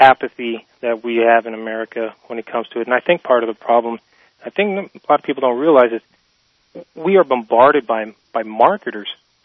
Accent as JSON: {"language": "English", "country": "United States", "said": "I'm a veteran. I'm an American of Mexican descent."}